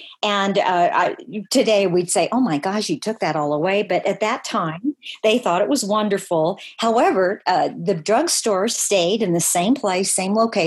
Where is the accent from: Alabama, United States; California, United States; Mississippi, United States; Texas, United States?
California, United States; Chico; born or raised there